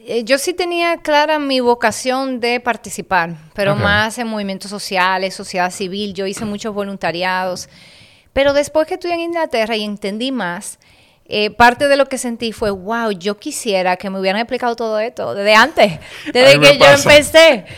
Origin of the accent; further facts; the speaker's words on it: Montecristi, Monte Cristi, Dominican Republic; siempre que puedo lo digo que soy grullón de Montecristi